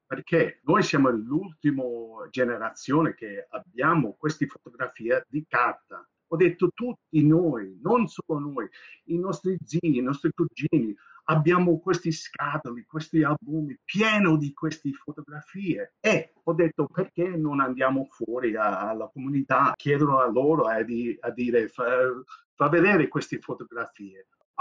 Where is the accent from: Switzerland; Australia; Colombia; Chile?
Australia; noi siamo cresciuti qui all'Australia, ma con la mentalità dall'Italia, non solo dall'Italia, ma dall'Italia dal 1950.